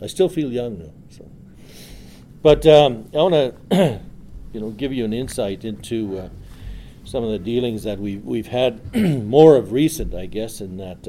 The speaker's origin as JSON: {"language": "English", "town": "Sachs Harbour", "region": "Northwest Territories", "country": "Canada", "said": "I'm Inuvialuit. I come from Sax Harbor on Banks Island, which is in the High Arctic Islands, Canada's most western island, closest to Alaska."}